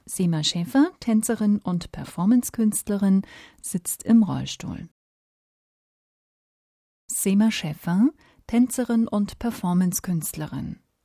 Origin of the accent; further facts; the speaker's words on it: Izmir, İzmir, Turkey; Ich bin in der Türkei geboren und lebte dort mit Mama, Papa, meiner kleinen Schwester Selime und meinem großen Bruder Ufuk in Izmir, in einem kleinen Häuschen mit 2 Zimmern, einer Küche und einem Klo.